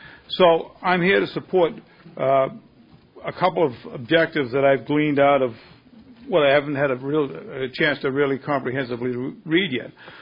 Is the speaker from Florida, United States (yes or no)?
no; Scituate, Massachusetts, United States; For the record … from Scituate, Mass.